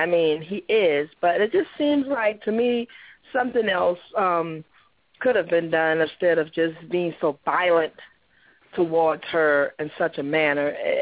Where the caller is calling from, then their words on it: Jacksonville, Florida, United States; from Jacksonville.